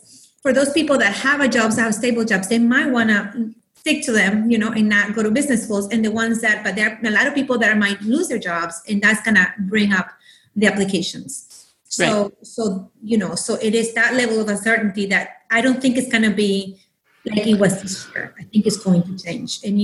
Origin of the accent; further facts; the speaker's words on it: Nicaragua; moved away as an adult; now in United States; I was born and raised in Nicaragua. So, you know, but I came here for college. So I've been here an hour more, you know, longer than when I was there.